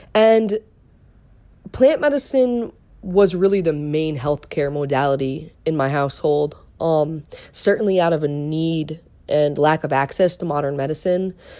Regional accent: Connecticut, United States; born there; also born or lived in Sicily / Sardinia; Though I was born here, I was born in Connecticut at home. I spent the first few years of my life in Sicily and Sardinia with my mom, who returned to help take care of a sick family member.

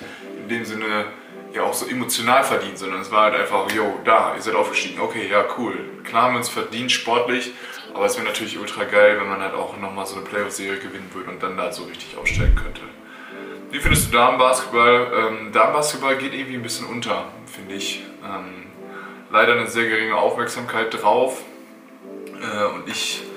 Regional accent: Paderborn, North Rhine-Westphalia, Germany; Ich komme aus Paderborn, Jugend bis zu den Profis, auch zweite Liga ist Paderborn. Dann 3 Jahre in Braunschweig gespielt, BBL und Pro B.

